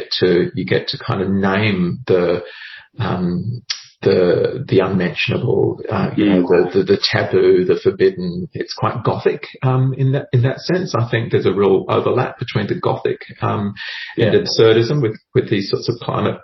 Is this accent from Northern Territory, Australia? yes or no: yes; Darwin, Northern Territory, Australia; I grew up in Darwin, and I won tickets on the radio.